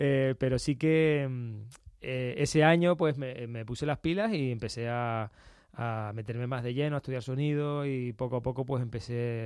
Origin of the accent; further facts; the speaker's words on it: Lanzarote, Canary Islands, Spain; moved away as an adult; now in Madrid, Spain; me sacas de mi pueblo, de Lanzarote, me plantas en Madrid con 18 años